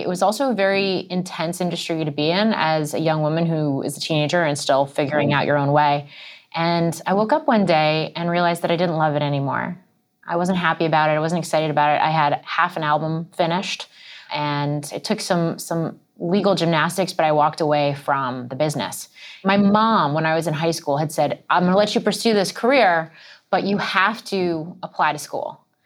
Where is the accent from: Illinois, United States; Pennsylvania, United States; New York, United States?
New York, United States; Brewster; I grew up in Brewster, New York, so about an hour and a half north of New York City, and graduated from high school a year early.